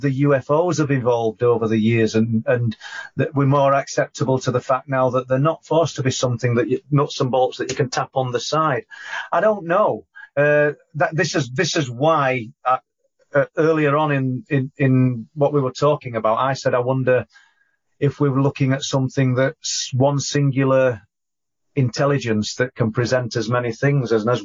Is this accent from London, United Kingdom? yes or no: no; Yorkshire and the Humber, United Kingdom; I'm from South Yorkshire myself